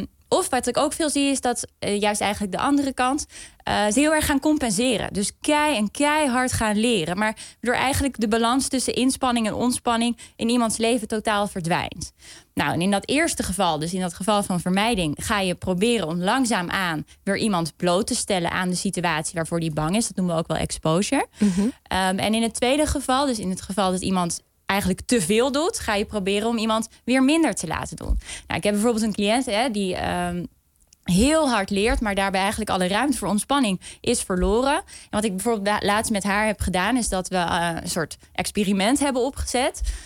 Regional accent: Zwolle, Overijssel, Netherlands; Ik kom ook uit Zwolle.

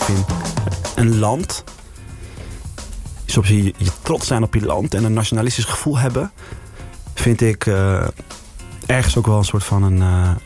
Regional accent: Zeeland, Netherlands; Omdat ik geboren en getogen in Zeeland, in een dorpje.

